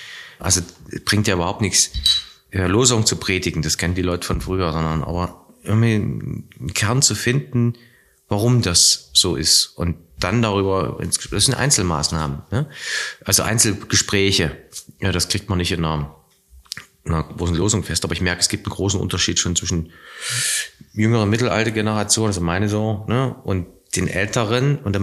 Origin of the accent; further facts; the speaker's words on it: East Germany, Germany; das war schon enge Grenzen meiner Heimat DDR.